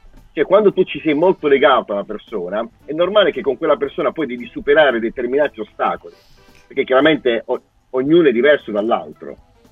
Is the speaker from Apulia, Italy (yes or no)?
yes; Bari, Apulia, Italy; accent: alto tesino; Io sono ho l'accento alto tesino, sono di Bari.